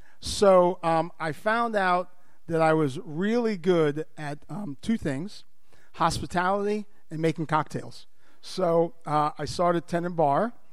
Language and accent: English; New York City, New York, United States; I was a kid growing up in New York City, in Queens.